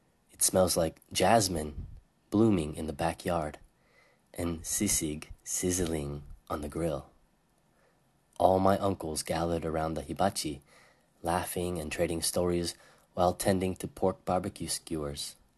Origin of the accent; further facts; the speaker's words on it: Los Angeles, California, United States; now in Miki, Japan; I'm from Los Angeles, California.